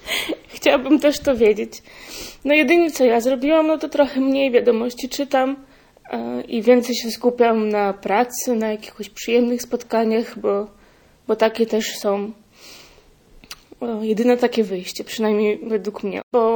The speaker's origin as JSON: {"language": "Polish", "country": "Ukraine", "second_language": "Polish", "said": "Naprawdę było widać tą pomoc i było widać, no, że nie jesteśmy, czyli Ukraińcy sami."}